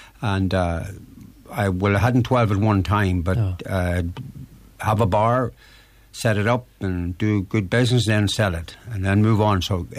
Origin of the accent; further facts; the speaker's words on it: Northern Ireland, United Kingdom; I was brought up in Fermanagh and 11 in the family, and we were born on a farm